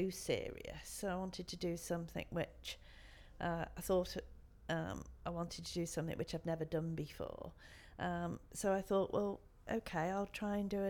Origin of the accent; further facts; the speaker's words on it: Wirral, North West England, United Kingdom; I'm 58 years old and I'm from the Wirral on Merseyside.